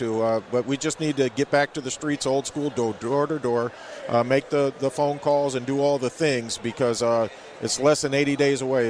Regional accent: Minnesota, United States; born there

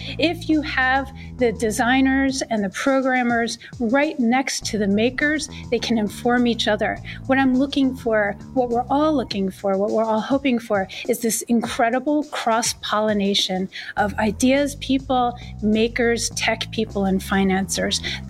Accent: Boston, Massachusetts, United States; It's kind of funny to think that MIT, I'm from Boston

